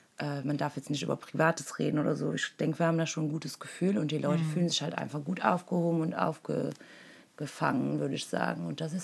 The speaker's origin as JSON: {"language": "German", "region": "Wallonia", "country": "Belgium", "said": "ich bin ursprünglich aus Belgien und viele wundern sich, warum ich so gut Deutsch rede, beziehungsweise Deutsch spreche. Aber ja, wir haben eine kleine Region in Ostbelgien, ich würde mal sagen 60.000 bis 70.000 Einwohner."}